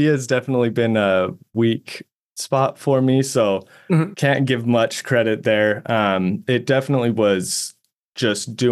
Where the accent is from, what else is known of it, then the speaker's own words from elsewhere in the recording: Utah, United States; now in Austin, United States; So I'm originally from Utah, from the Salt Lake area. I was born and raised there, lived a few different places, but that was most of my life there.